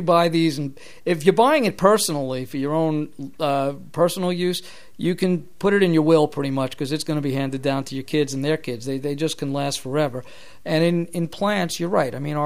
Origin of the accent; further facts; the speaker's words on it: New York City, New York, United States; And remember, we're from New York City where things are vertical, not horizontal.